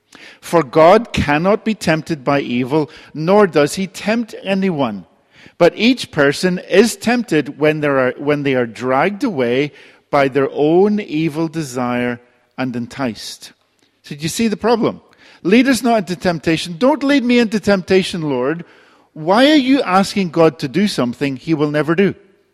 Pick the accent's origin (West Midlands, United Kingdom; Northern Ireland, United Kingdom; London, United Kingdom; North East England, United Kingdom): Northern Ireland, United Kingdom; I remember growing up in Northern Ireland